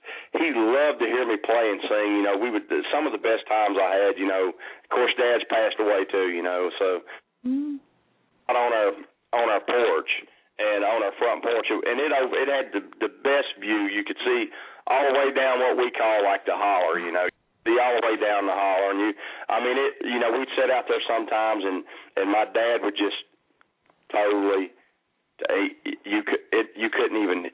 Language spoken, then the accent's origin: English; the South, United States; I grew up in the Southlands, you know, playing in a rock and roll band.